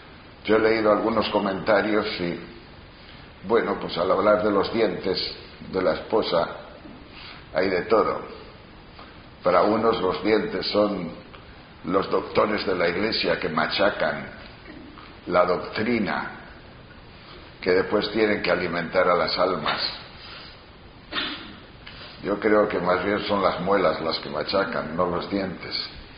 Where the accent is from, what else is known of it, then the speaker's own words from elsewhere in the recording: Castile and León, Spain; pero soy de una cultura muy pastoril. En mi pueblo, yo soy de un pueblo de la provincia de León, que siempre a lo largo de los siglos ha tenido como industria, porque mi pueblo no tenía terreno, como industria ha tenido lo que podríamos llamar la mesta, es decir, la trashumancia